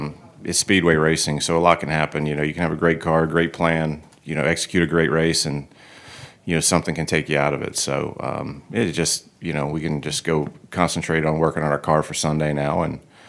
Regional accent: New Jersey, United States; now in Marco Island, United States; And then Jersey, where I grew up, okay. My hometown.

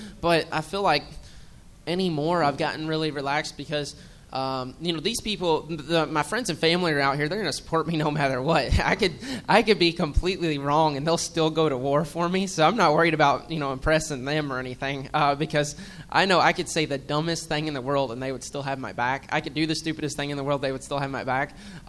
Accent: Louisville, Kentucky, United States; And they're going to have my back just because I'm from Louisville.

